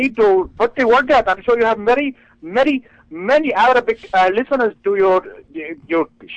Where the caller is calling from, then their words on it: Detroit, Michigan, United States